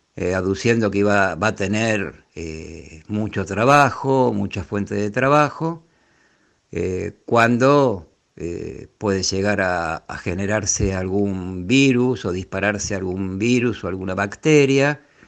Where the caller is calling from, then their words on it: Merlo, San Luis, Argentina; de Merlo, San Luis.